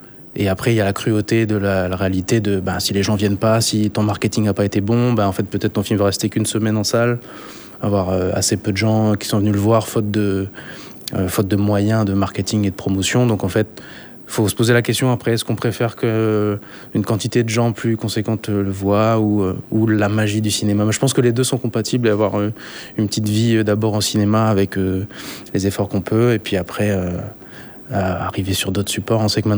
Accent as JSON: {"language": "French", "country": "New Caledonia", "said": "en tant que calédonien. Consommer du calédonien, c'est hyper important parce qu'on est dans un pays qui se construit"}